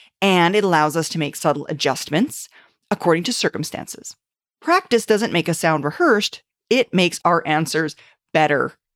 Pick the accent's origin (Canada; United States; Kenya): Canada; Raymore, Saskatchewan; In Saskatchewan, in Canada. Mm-hmm. I would say Raymore.